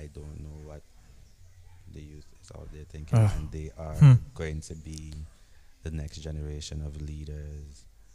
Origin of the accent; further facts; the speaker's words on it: Antigua & Barbuda; I'm from Antigua, you know, I'm from around.